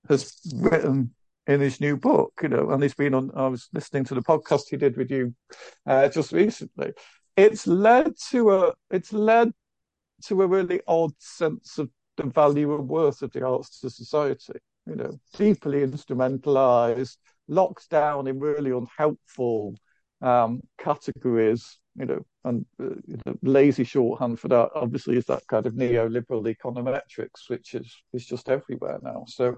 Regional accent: Manchester, North West England, United Kingdom; when I was 18, 19, growing up in Manchester and going to the Hacienda and listening to the … it was kind of culturally formative for me.

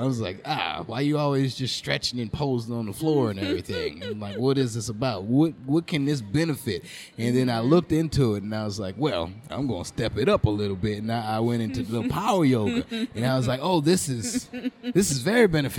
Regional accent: New Orleans, Louisiana, United States; I'm from New Orleans.

